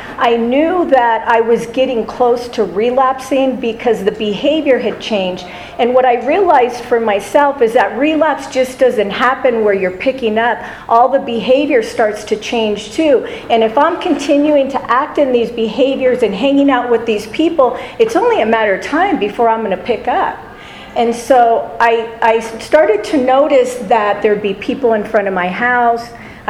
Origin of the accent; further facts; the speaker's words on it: Orange County, California, United States; now in Las Vegas, United States; I moved to Las Vegas in 1996. I grew up in Orange County, got clean in Orange County.